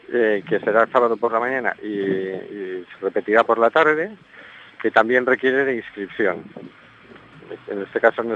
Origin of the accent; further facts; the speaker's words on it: Valencia, Valencian Community, Spain; born there; now in A Coruña, Spain; yo nací en Valencia, hijo de un manchego y de una vasca. Así que de alguna forma ya desde pequeñito viví lo que es el desarraigo y tenía esa sensibilidad latente. Luego cuando vine a vivir a Coruña, llevo aquí más de casi 30 años